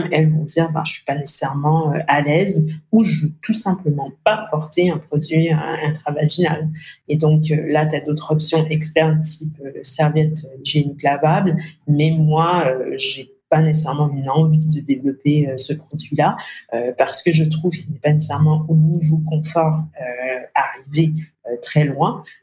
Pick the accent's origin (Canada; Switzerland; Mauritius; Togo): Canada; now in France; pour moi, c'était pas l'étranger parce que j'ai grandi au Canada.